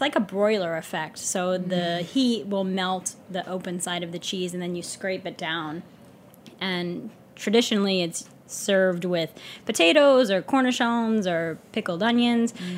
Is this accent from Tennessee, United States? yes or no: no; Brooklyn, New York, United States; First of all, I'm from Brooklyn.